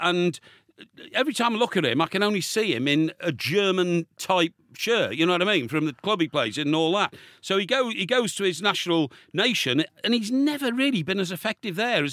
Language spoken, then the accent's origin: English; England, United Kingdom; I'm an Englishman first and foremost